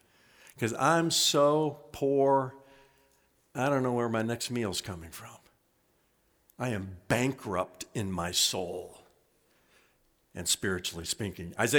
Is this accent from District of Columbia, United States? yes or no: no; Indiana, United States; When I was a young boy growing up in Indiana … were friends with the Palmers. The Palmers lived in our neighborhood.